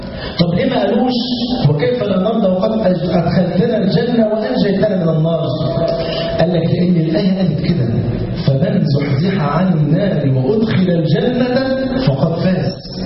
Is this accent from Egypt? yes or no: yes; Egypt; من الظهر الى العصر يعني عندنا في مصر 3 ساعات. عندكم هنا دي ما شاء الله عندكم 1.5 ساعة